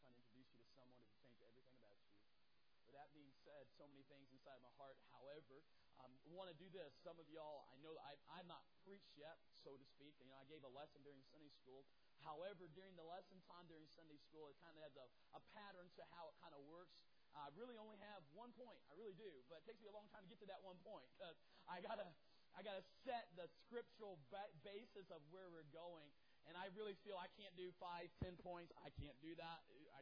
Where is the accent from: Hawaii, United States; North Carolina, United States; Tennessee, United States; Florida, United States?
North Carolina, United States; Morehead City; I'm from North Carolina, and I grew up on the beach side of North Carolina by Morehead City, by a military base, and I went to a very small school